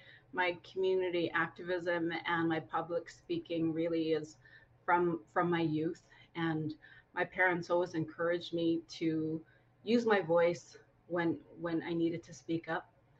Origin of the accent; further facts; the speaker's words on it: Winnipeg, Manitoba, Canada; moved away as an adult; now in Kenora, Canada; And I'm currently living in Kenora. I'm originally from Winnipeg, had left there after I graduated high school and has been in Northwestern Ontario ever since.